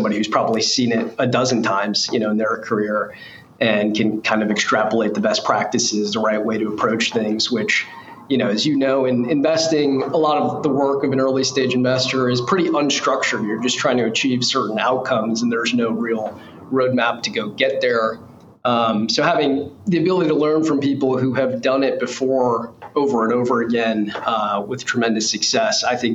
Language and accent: English; Illinois, United States; moved away as an adult; So I grew up outside of Chicago, moved to New York for college, and I got my start in investing actually freshman year of college.